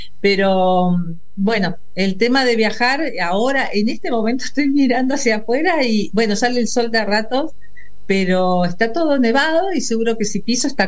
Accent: Buenos Aires, Argentina; born there; moved away as an adult; now in Bariloche, Argentina; yo vivía en Buenos Aires, nací en Buenos Aires

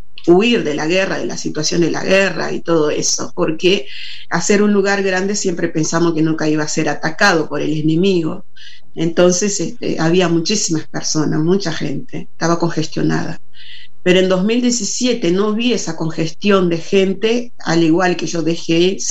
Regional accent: Uruguay; also born or lived in Angola; Ya ahora a esa altura soy mitad y mitad. Mitad angolana, mitad uruguaya. He crecido mucho más en Uruguay que en Angola.

